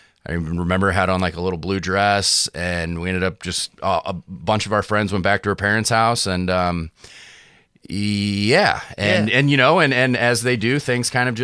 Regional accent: Highland, Illinois, United States; We both grew up in Highland, Illinois.

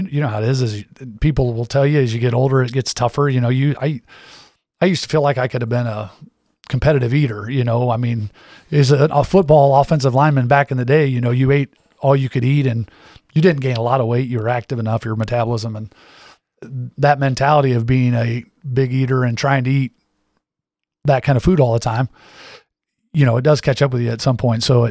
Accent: Illinois, United States; And then I grew up in Central.

